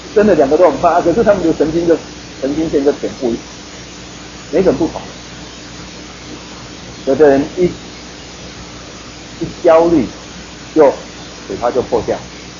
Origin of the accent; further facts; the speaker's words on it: Taiwan; 我们台湾人他们都拜拜